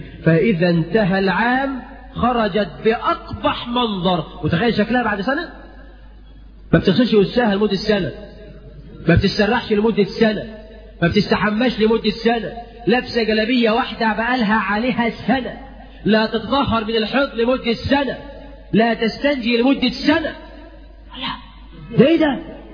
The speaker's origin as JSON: {"language": "Arabic", "country": "Egypt"}